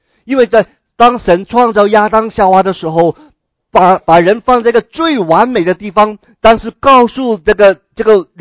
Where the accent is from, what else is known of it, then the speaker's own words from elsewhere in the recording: China; 特别我们中国人的观念，人死如灯灭